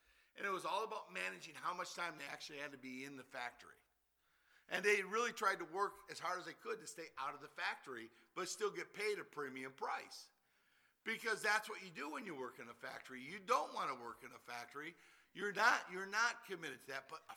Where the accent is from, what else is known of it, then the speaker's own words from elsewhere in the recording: Detroit, Michigan, United States; You know, I grew up in Detroit, and I grew up in a day and age when the factories were booming out cars left and right.